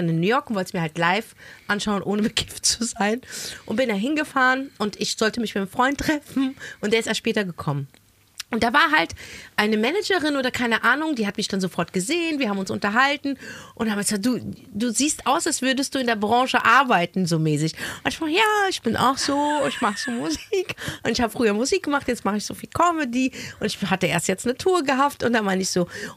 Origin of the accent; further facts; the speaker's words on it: Hesse, Germany; accent: Hessian; Ich habe halt einen hessischen Akzent.